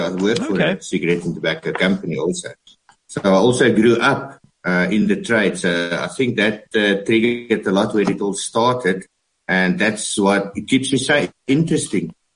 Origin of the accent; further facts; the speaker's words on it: Bloemfontein, Free State, South Africa; And those years, I'm from Bloemfontein. So those years, they still had an office at Bloemfontein.